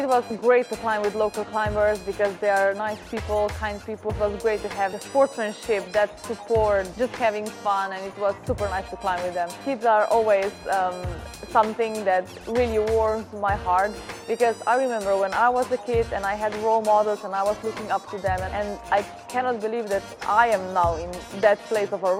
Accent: Slovenia; English is a second language; I'm 23 years old, and I'm a climber from Slovenia.

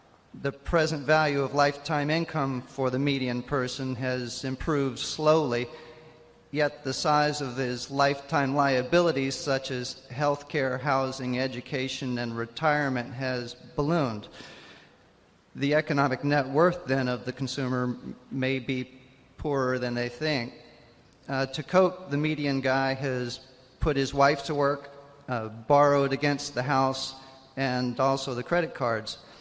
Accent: Boston, Massachusetts, United States; from Boston.

